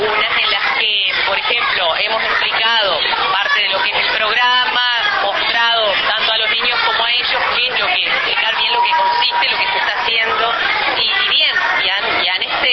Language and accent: Spanish; Colonia, Uruguay; yo soy de Colonia en realidad